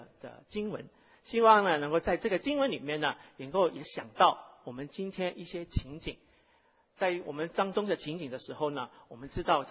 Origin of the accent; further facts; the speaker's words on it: Hong Kong; 其实我小学的时候我一年级的时候我是从香港长大，我一年级的时候开始学英文